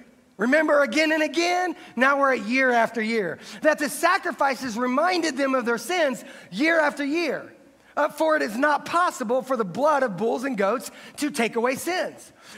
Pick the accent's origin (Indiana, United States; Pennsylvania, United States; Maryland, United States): Indiana, United States; Indianapolis; You see, I grew up in Indianapolis, right next to the Indianapolis Motor Speedway.